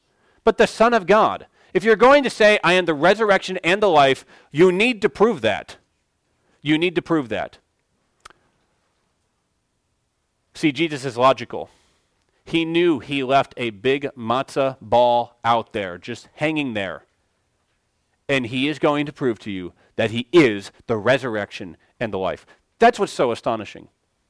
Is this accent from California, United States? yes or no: yes; California, United States; I'm technically from California.